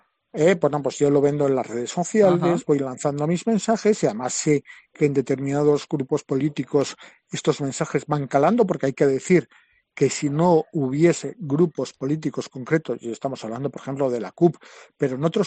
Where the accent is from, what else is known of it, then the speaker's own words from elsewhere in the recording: Barcelona, Catalonia, Spain; porque yo también soy de Barcelona, aunque no haya nacido allí, pero me considero también mucha parte de allí